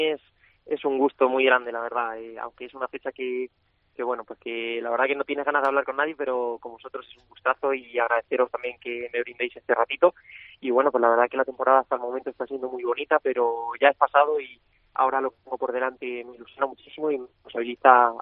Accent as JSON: {"language": "Spanish", "region": "Castilla-La Mancha", "country": "Spain", "said": "aunque mi padre también es de Almansa, que es el último pueblo de Albacete que linda con Valencia, entonces digamos que tengo un cruce, ¿no? Que soy tanto valenciano como manchín."}